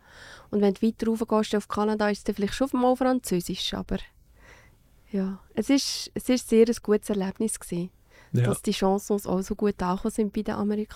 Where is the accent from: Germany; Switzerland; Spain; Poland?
Switzerland; dass ich Schweizerin bin.